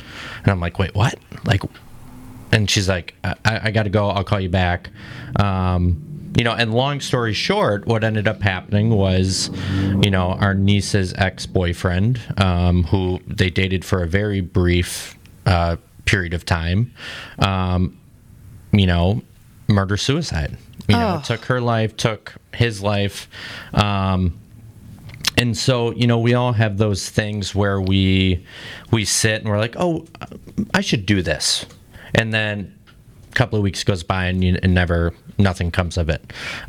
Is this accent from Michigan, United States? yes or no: no; Waukesha, Wisconsin, United States; I grew up literally over on West Avenue in Waukesha. And as a kid, you know, this was my stomping ground.